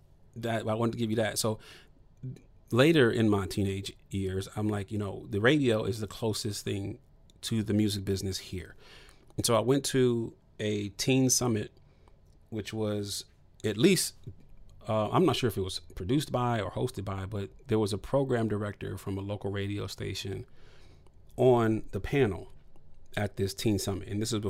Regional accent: Toledo, Ohio, United States; But the point in telling you that part is that I'm from Toledo, Ohio.

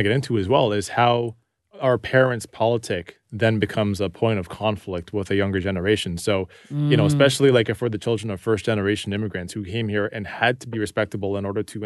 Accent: Rexdale, Ontario, Canada; Listen, I grew up in Rexdale

